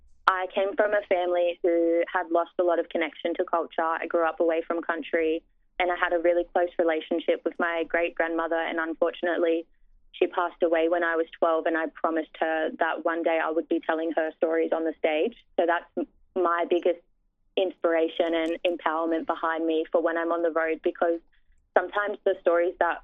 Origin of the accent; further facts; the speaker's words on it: Sydney, New South Wales, Australia; I am a proud Wiradjuri woman. I was born and raised on Dari country in Western Sydney.